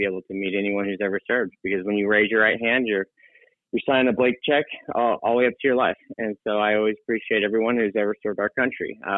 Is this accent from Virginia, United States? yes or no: no; Bremerton, Washington, United States; I was born in Bremerton, Washington at the shipyard hospital there.